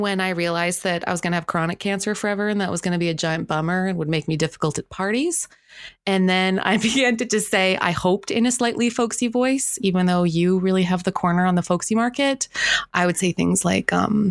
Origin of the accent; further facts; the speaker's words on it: Canada; I'm a little Canadian. I am very Canadian.